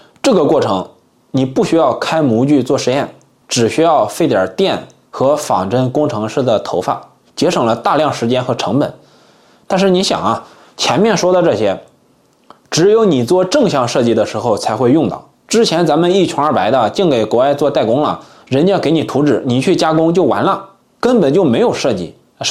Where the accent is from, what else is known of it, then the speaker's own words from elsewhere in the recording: China; 但是作为中国人，作为一个工科生，看到中国的车企取得这个成绩，那还是相当激动的。